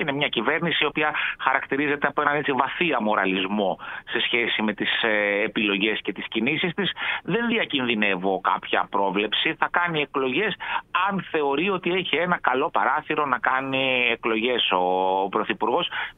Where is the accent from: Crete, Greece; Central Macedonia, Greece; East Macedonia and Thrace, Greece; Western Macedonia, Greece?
Central Macedonia, Greece; Thessaloniki; να κατέλθω στην Α Θεσσαλονίκη, στην περιφέρειά μου, στις επόμενες εκλογές, δηλαδή στην πατρίδα μου εννοώ.